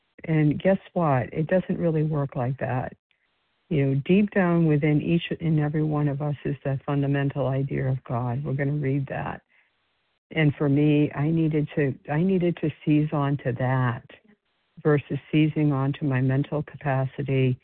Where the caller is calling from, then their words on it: Florida, United States; calling from Florida this morning.